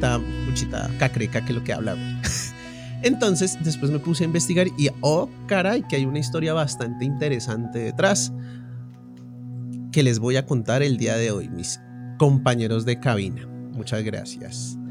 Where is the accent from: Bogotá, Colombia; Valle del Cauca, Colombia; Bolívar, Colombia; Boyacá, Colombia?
Bogotá, Colombia; Bueno, no es tan difícil, somos bogotanos sí.